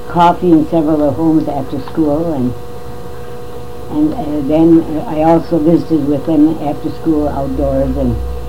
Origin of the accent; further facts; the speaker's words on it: Tower, Minnesota, United States; born there; I was born in Tower